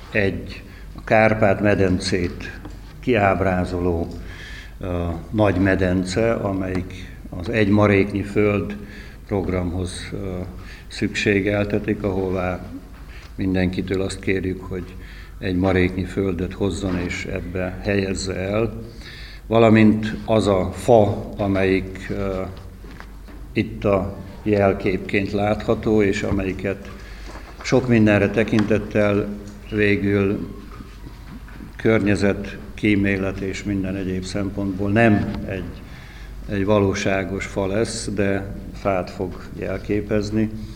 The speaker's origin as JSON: {"language": "Hungarian", "town": "Debrecen", "region": "Hajdú-Bihar", "country": "Hungary", "said": "Hát egyrészt debreceniként azt kell mondani"}